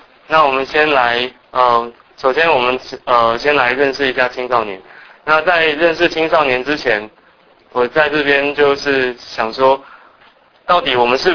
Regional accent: Taiwan; also born or lived in United States; 我自己是从在美国出生之后，我到了台湾长大，但是我的父母都是香港人。

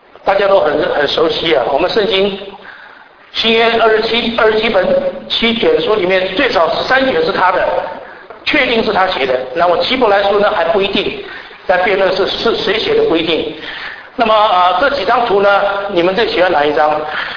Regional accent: Taiwan; born there; 我生在台湾的，我会讲台湾话，那么我也会讲国语，那么也懂一点四书五经，那个是古代的话。那么来到外面有英文啊，那么年轻时候学一点日文，一点日文这样子。

